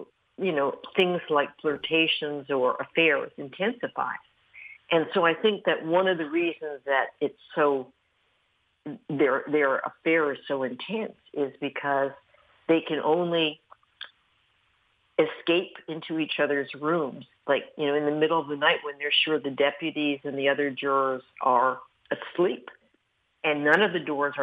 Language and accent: English; New York, United States; now in Florida, United States; You know, I'm from New York. I moved down here.